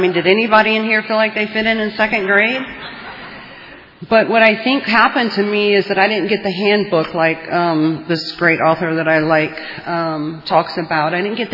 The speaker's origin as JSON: {"language": "English", "region": "Louisiana", "country": "United States", "tie": "born or raised there", "said": "Yes, I grew up in Louisiana."}